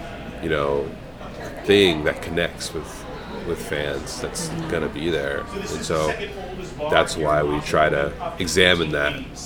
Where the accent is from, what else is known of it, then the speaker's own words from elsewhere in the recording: California, United States; I told you earlier, I'm from Orange County.